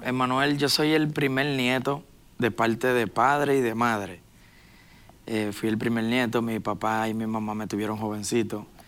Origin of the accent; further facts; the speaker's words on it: Dominican Republic; No, y de donde vengo, de mi República Dominicana.